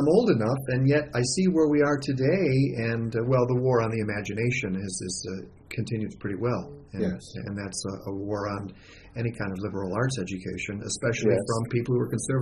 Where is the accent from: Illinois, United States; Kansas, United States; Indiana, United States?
Illinois, United States; Chicago; You know, I grew up in Chicago.